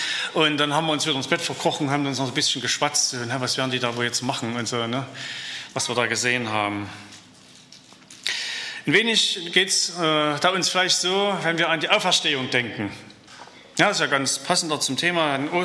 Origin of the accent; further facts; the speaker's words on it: Leipzig, Saxony, Germany; Und das war für uns so als Leipziger, die da aus so einer Gründerzeitwohnung kamen